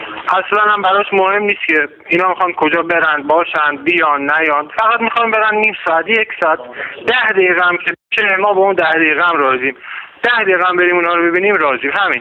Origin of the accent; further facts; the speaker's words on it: Iran; ما هم از ایران اومدیم